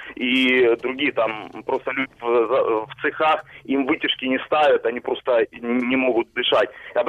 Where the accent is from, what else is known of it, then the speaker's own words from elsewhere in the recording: Donetsk Oblast, Ukraine; Я из Донецкой области.